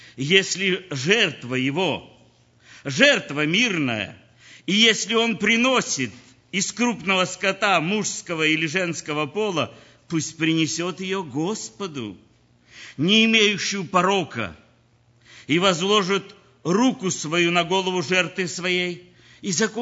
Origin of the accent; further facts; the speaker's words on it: Ukraine; Я тоже украинец.